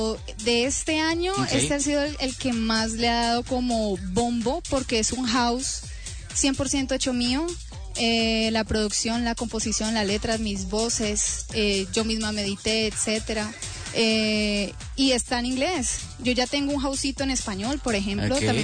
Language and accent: Spanish; Cali, Valle del Cauca, Colombia; ahí yo muestro a Cali, yo soy una caleña orgullosa, de verdad, y me encanta mostrar a mi ciudad